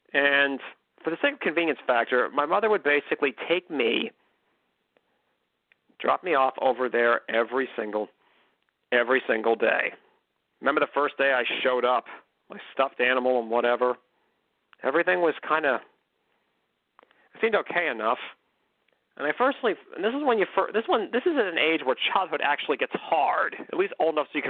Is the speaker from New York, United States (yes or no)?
no; Oakland, Pennsylvania, United States; also born or lived in Clarion, United States; Even though I was born in Clarion, Pennsylvania, I was raised in downtown Oakland.